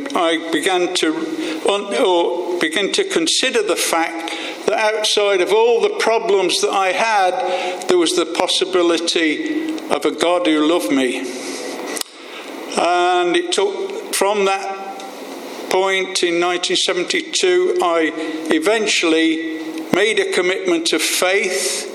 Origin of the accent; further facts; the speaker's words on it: Coventry, West Midlands, United Kingdom; accent: Midland; I have a Midland accent and I was born and bred in Coventry, Warwickshire, during the devastating Blitz of the last war. The eldest of four.